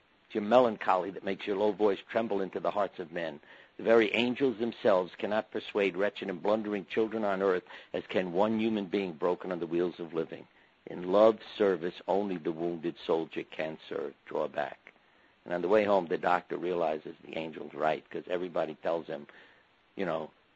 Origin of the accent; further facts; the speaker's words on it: Connecticut, United States; People often ask me where I'm from, and I tell them I'm from Connecticut.